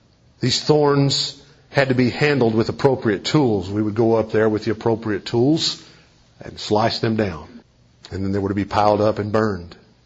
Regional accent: Kentucky, United States; Growing up in East Kentucky, we didn't have the flat grounds like we have here to grow gardens.

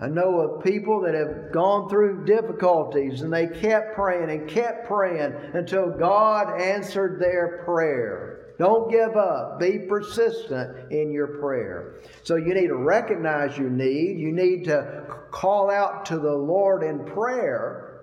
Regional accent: Georgia, United States

